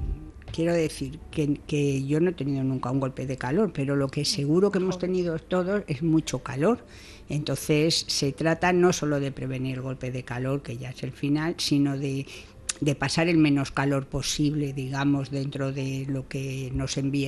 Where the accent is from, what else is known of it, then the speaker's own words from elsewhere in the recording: Madrid, Community of Madrid, Spain; yo soy madrileña, creo que ya lo he dicho alguna vez, y hasta hace 20 años o algo así que compré aquí la casa, yo siempre estaba en Madrid.